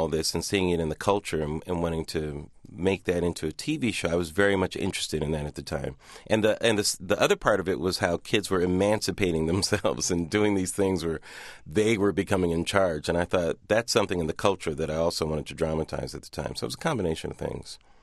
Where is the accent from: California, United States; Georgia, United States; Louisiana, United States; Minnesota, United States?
California, United States; Pomona; I grew up in Pomona, California, suburb of Los Angeles. 30 miles east of Los Angeles.